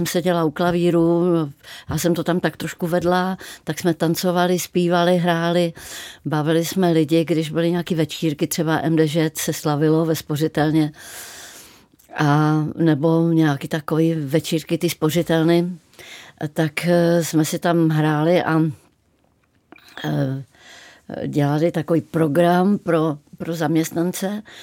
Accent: Ostrava, Moravian-Silesian Region, Czechia; ale jsem opravdu z Ostravy, z Ostravy 10 ze čtvrti, která se jmenovala Hrušov

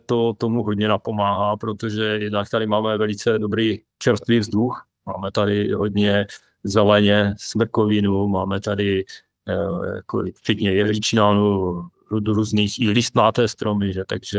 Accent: Zlín Region, Czechia; Tak jsme tady z té regionu Zlínsko, Zlínský kraj. A je to Valašsko. Tady bydlíme kousek pod horou, která se nazývá Radhošť.

